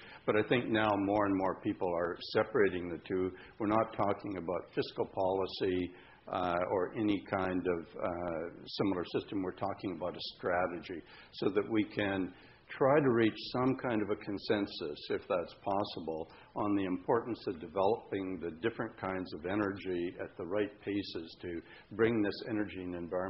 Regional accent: Canada; I think it comes with being Canadian.

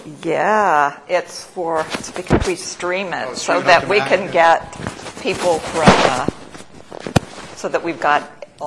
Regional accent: United States; now in Canada; I realized that coming as an American, hate speech actually legally is something different in Canada

